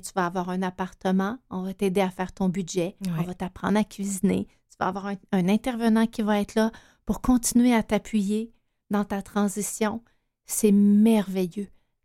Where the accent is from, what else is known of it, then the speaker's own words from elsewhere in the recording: Quebec, Canada; je suis originaire de l'Abitibi et c'est l'endroit où il y a le plus haut taux de signalement au Québec.